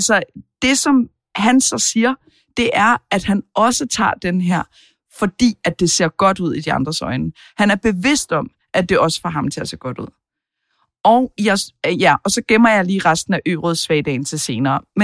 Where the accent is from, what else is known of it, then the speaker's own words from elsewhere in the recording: Jutland, Denmark; accent: Jutlandic; med min jyske accent, at jeg er fra Jylland.